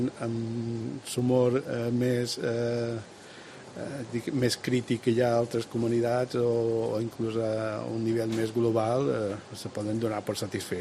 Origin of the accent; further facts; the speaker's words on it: Ciutadella, Balearic Islands, Spain; born there; now in Sant Lluís, Spain; visc ara a Sant Lluís des de fa ja bastant de temps, però jo vaig néixer a Ciutadella, a Punta Nati, per ser més precís.